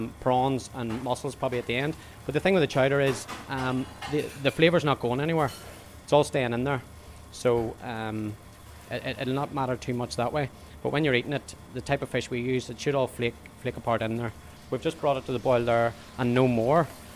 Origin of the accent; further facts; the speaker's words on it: Northern Ireland, United Kingdom; I'm from the Maharan, County Down.